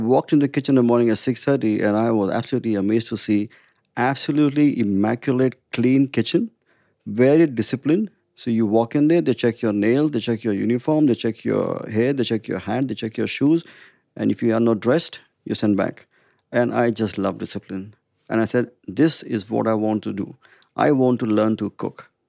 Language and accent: English; India; Whereas the French chefs were allowed to do that, but as an Indian, you can't change it.